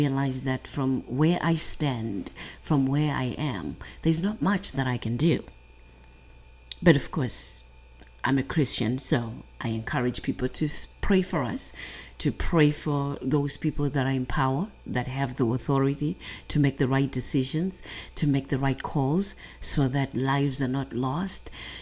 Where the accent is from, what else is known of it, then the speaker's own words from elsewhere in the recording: Zimbabwe; most of you now know that I'm from Zimbabwe